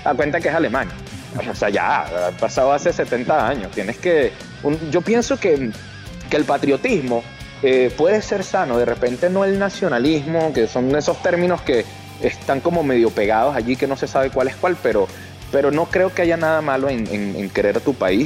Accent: Venezuela; now in Italy; yo soy venezolano y a mí me gusta el bochinche

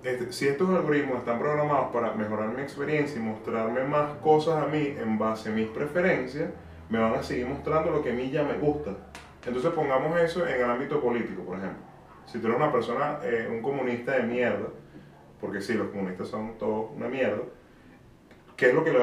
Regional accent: Venezuela; Todas nuestras redes sociales, obviamente están llenas de eso porque somos venezolanos.

